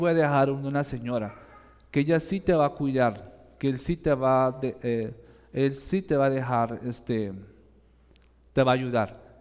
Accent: Lima, Peru; also born or lived in Pucallpa; Yo soy de Lima. Perdón, de Pucallpa, pero fui criado en Lima.

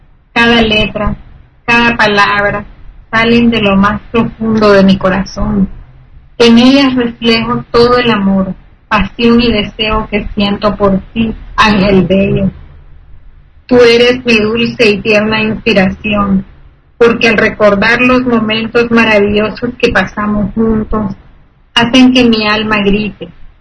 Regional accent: Managua, Nicaragua; Soy de Managua, Nicaragua, América Central, un país muy lindo de lagos y volcanes, y es un país chiquitito

